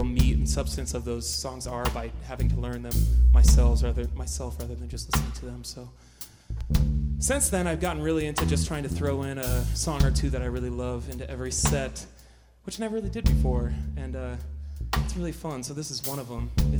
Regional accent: Iowa, United States; so we should make them feel some love by saying, hi, we're from Iowa, all together, okay?

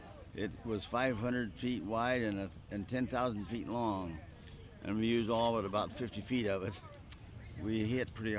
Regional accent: West Coast, United States; now in Des Moines, United States; and I live in Des Moines at this point. I'm originally from the West Coast.

